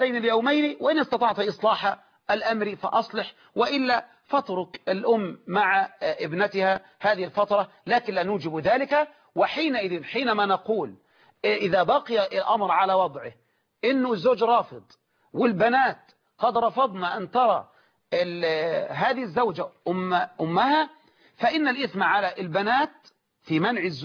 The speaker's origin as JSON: {"language": "Arabic", "country": "Egypt", "said": "في بلدنا مصر"}